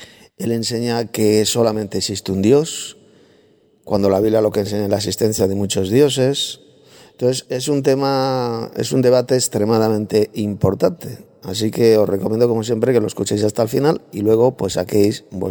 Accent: Spain; de España.

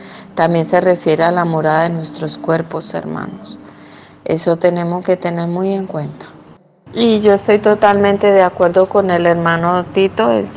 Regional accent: Paraguay; Yo quiero aportar también aquí en Paraguay.

